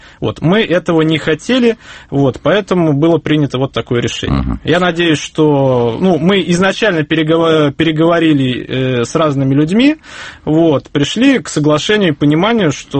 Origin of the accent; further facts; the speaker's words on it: Saint Petersburg, Russia; born there; я родился в Петербурге, очень люблю свой город